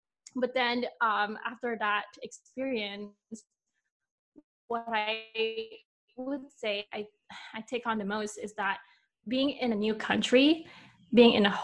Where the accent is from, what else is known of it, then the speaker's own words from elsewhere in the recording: Bali, Indonesia; Being born and raised in Bali, obviously, my mind is just like, okay, after you graduate from high school, graduate from university or college, you get a job, you got married, and that's the end.